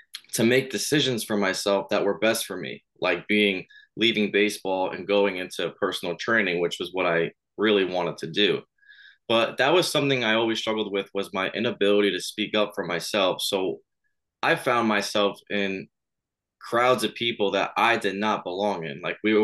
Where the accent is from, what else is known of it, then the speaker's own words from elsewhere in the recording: Long Island, New York, United States; Yep, born and raised, been here my whole life.